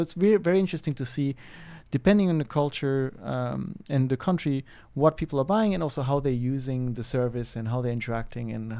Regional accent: France; English is a second language; I grew up in France, correct.

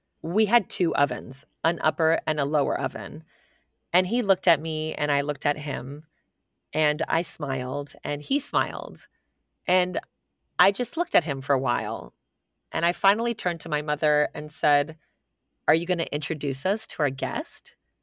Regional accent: Colorado, United States; But when I was still growing up in Colorado, living with my mother and my stepfather

